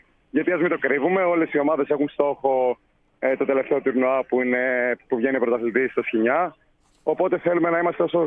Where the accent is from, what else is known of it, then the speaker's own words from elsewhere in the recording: Thessaloniki, Central Macedonia, Greece; Εγώ, ας πούμε, πάω τόσα χρόνια που είμαι από τη Θεσσαλονίκη και έπαιζα εκεί.